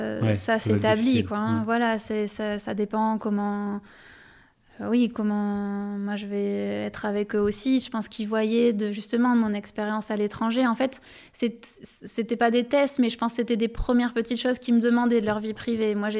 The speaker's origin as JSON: {"language": "French", "country": "France", "accent": "French", "said": "Je parle avec mon accent pourri français."}